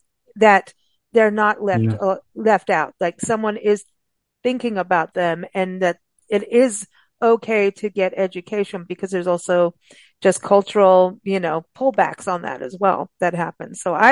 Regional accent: South Africa; also born or lived in Kenya; I was raised in South Africa and Kenya

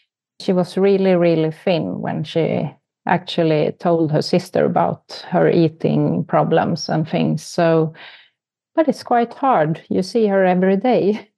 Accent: Sweden; English is a second language; actually, because I'm from Sweden.

